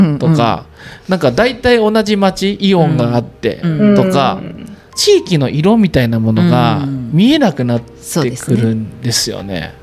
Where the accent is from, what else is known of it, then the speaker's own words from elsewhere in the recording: Osaka, Japan; そうで僕大阪出身じゃないですか、うん、だから近いはずなんですよ